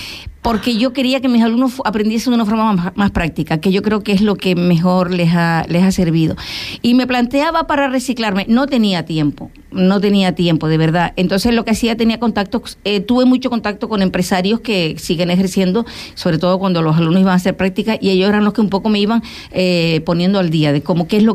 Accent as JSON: {"language": "Spanish", "region": "Canary Islands", "country": "Spain", "lives_now": "Fuerteventura, Spain", "said": "Recuerdo que yo llegué a Fuerteventura en el 87, vine de Gran Canaria."}